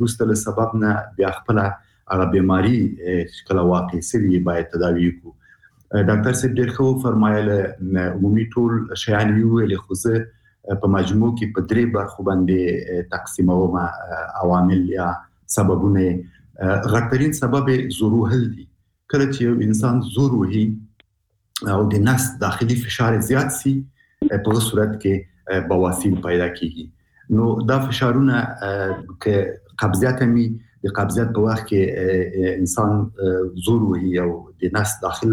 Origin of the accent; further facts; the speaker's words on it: Afghanistan; موږ په عنعنوي شکل موږ افغانان شرمېږو